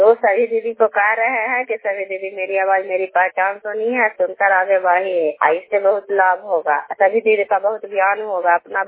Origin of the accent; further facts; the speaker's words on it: Kalyanpur, Bihar, India; घर कल्याणपुर वाली बेल्ट पंचायत प्रखंड टंडी जिला ननंदा की निवासी हूँ।